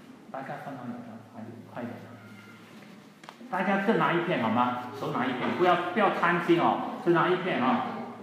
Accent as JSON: {"language": "Chinese", "country": "China", "said": "还有东方啊，我们中国人，东方过来的，对不对？"}